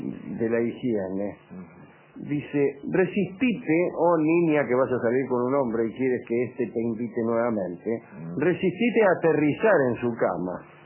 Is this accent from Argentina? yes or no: yes; Argentina